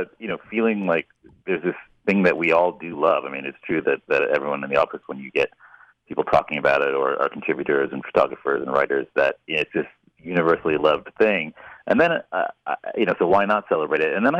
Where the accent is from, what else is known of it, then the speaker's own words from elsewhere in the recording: United States; And it's interesting, I think, as an American, because we assume that pasta would have kind of, a central place in a lot of in any Italian restaurant in Italy.